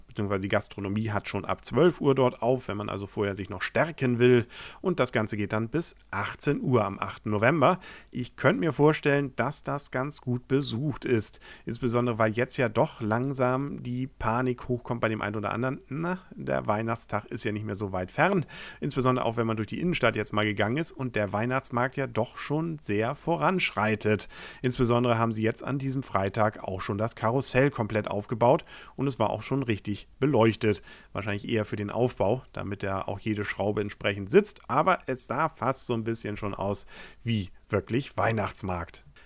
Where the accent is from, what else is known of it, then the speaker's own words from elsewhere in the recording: Kiel, Schleswig-Holstein, Germany; gerade als Kieler, der dort in der Nähe arbeitet